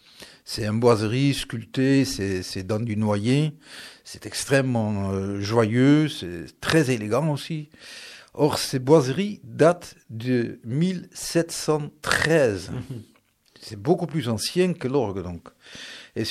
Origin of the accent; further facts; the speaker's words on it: Netherlands; Je suis né aux Pays-Bas